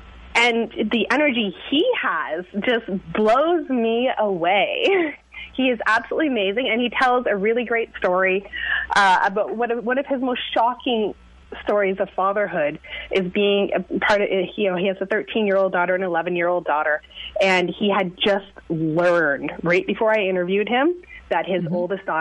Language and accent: English; Toronto, Ontario, Canada; so he's from Vancouver, I'm from Toronto.